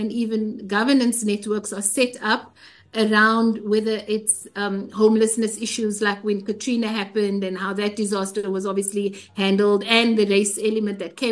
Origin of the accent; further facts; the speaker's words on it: South Africa; as a South African, we grew up during apartheid.